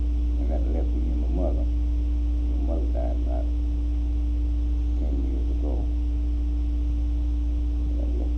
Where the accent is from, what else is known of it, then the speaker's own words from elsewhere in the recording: Magnolia, United States; As far as I can remember, we all lived right in town called Magnolia, between 9th and 8th Street.